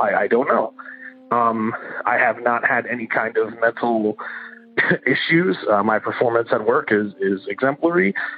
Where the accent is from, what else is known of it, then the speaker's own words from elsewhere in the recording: Philadelphia, Pennsylvania, United States; I am from Philadelphia, Pennsylvania.